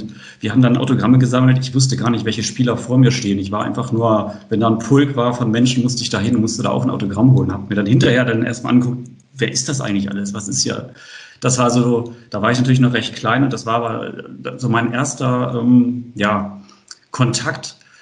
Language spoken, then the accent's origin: German; Hamburg, Germany; Ich bin tatsächlich am Roten Baum aufgewachsen. Also so die ersten Jahre haben wir ganz in der Nähe gewohnt.